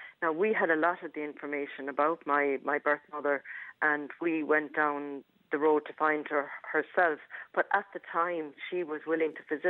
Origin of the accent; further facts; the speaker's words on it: Tipperary, Ireland; born there; I was born in Shanross Abbey on November the 13th, 1955. And I was there for about a month, I think, with my mother.